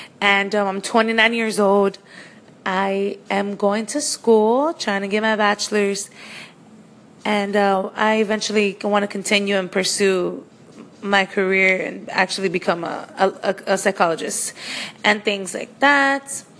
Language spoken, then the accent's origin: English; Miami, Florida, United States; I'm from Miami, Florida, 305.